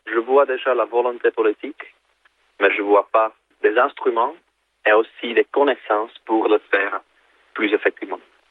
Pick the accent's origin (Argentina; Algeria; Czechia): Czechia; Ce qui est un peu différent chez nous, en Tchéquie, en République tchèque